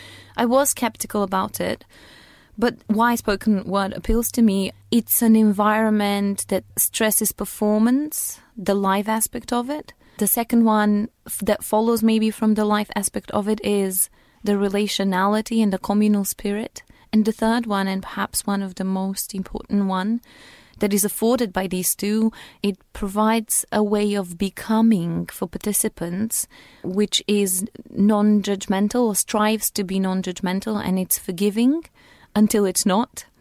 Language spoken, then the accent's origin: English; North Macedonia; English is a second language; now in England; I come from Macedonia, but also I come from an Aromanian family. Aromanians are a group of people across the Balkans. They have, like, some people think, Latinized background.